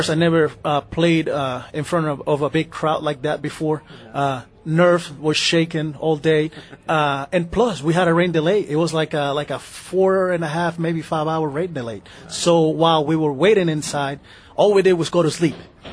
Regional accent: Venezuela; one of the guys that I grew up watching in Venezuela

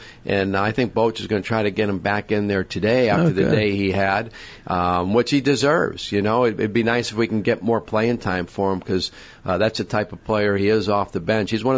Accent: Connecticut, United States; I grew up in Connecticut, and I think we have an off day when we get there.

